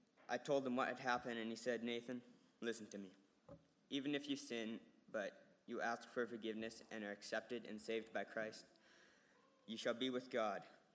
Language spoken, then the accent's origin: English; Calgary, Alberta, Canada; born there; I was born on November 28, 2001 in Calgary, Alberta. I was born into a Christian family